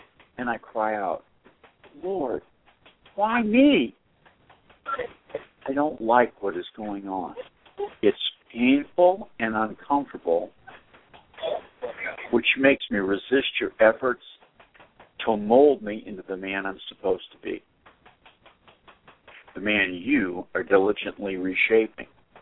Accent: Boston, Massachusetts, United States; I grew up in Boston, and I remember when I was a kid, they were talking about the new ice age.

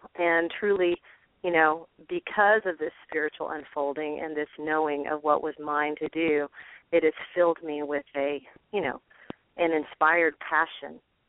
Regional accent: San Antonio, Texas, United States; born there; I was born in San Antonio, Texas, my cultural home, and so I would be hearing country music and pop music, and I would also be hearing music from across the border.

